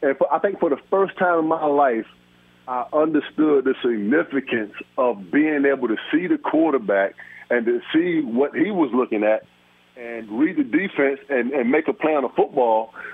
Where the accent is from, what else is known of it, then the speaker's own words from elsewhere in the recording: Virginia, United States; From 757, from my hometown.